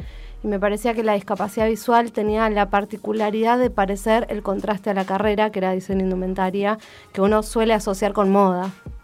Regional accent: Neuquén, Argentina; Soy neuquina, nací y estudié en Neuquén.

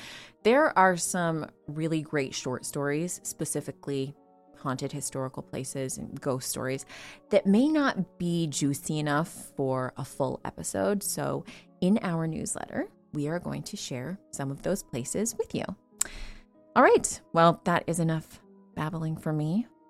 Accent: Nova Scotia, Canada; I am originally from Nova Scotia

